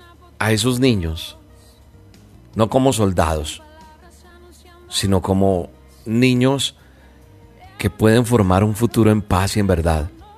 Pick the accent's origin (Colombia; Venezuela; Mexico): Colombia; En mi país, en Colombia, más de 14.000, si no estoy mal, llegaron a ser entrenados menores de 12 años